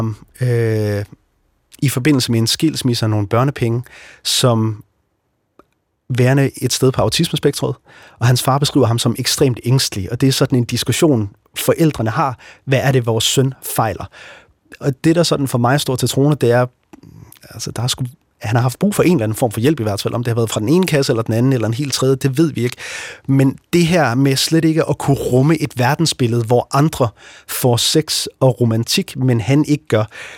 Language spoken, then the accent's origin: Danish; Jutland, Denmark; Jeg er fra Jylland